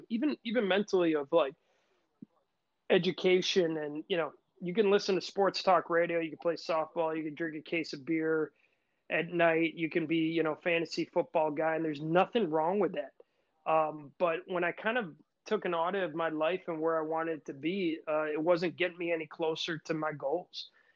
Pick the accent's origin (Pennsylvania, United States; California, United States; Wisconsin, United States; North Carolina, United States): Wisconsin, United States; Milwaukee; growing up in the Brew City here in Milwaukee, Wisconsin, it's definitely part of the culture.